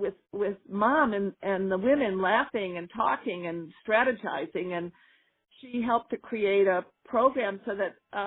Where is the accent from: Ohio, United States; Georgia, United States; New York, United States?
New York, United States; We grew up in Western New York, west of Buffalo, and my mother was a transplanted Minnesotan.